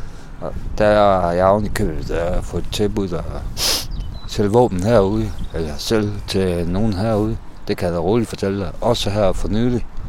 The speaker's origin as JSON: {"language": "Danish", "town": "Tørring", "region": "Central Denmark Region", "country": "Denmark"}